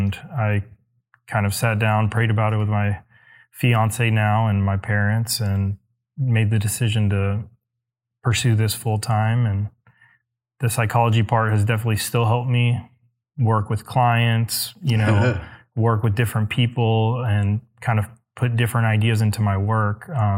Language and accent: English; Sugar Land, Texas, United States; I'm from Sugar Land. And I've always been in either Catholic, Lutheran, Baptist schools, a lot of, Christ-centered education.